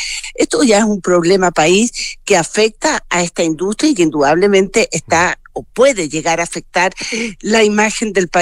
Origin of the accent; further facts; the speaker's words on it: Chile; como ciudadanos chilenos